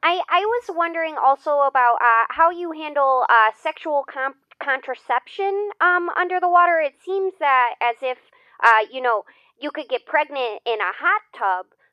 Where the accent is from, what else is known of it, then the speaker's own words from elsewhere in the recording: Connecticut, United States; from Connecticut.